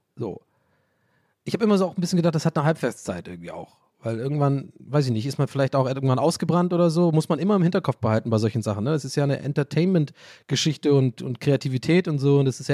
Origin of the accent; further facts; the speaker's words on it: Berlin, Germany; accent: East Berlin; Also eher so ein Ostberliner Akzent.